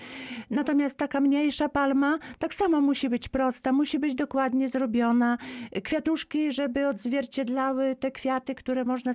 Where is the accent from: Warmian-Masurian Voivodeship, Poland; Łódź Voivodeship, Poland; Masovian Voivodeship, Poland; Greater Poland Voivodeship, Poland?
Masovian Voivodeship, Poland; jak ja bym mogła jako rodowita kurpianka zielona powiedzieć